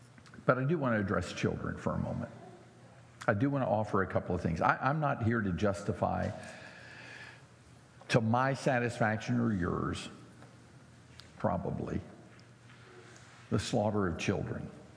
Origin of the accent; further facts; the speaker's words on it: Deep South, United States; I grew up in the Deep South.